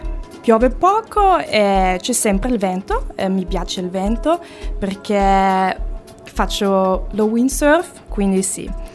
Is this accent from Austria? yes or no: yes; Austria; Italian is a second language; now in Cagliari, Italy; Sono di Austria.